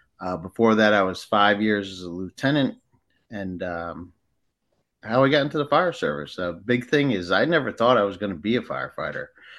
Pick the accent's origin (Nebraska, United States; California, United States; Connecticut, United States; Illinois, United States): Connecticut, United States; Norwalk; I grew up in Norwalk, Connecticut, took Norwalk's test